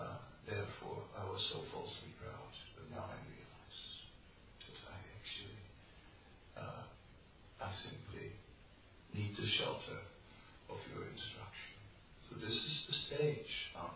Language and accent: English; Netherlands; I'm from Holland, right?